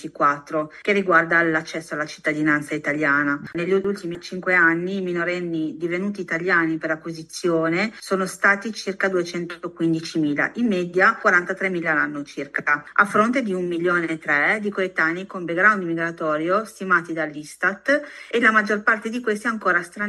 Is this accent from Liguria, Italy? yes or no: yes; Albenga, Liguria, Italy; sono nata ad Albenga, provincia di Savona, in Liguria, cresco in Italia, frequento le scuole in Italia.